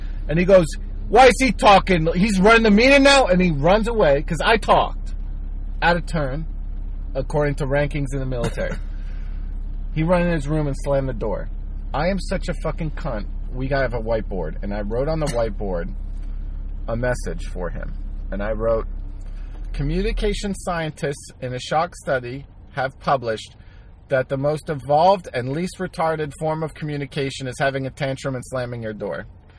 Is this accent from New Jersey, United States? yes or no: yes; New Jersey, United States; also born or lived in Los Angeles / New Orleans; I'm from Jersey.